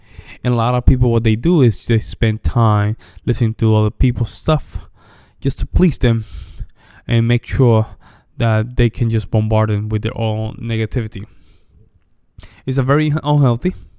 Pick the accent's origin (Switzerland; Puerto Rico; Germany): Puerto Rico; listen, I'm from Puerto Rico. And a lot of things that I used to just notice when I was in Puerto Rico